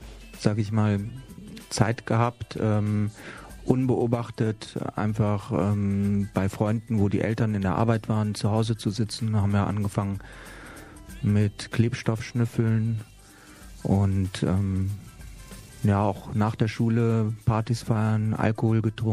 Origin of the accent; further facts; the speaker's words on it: Mettmann, North Rhine-Westphalia, Germany; Also ich bin geboren in Nordrhein-Westfalen, in Mettmann. Das ist ein kleiner Ort in der Nähe vom Neandertal.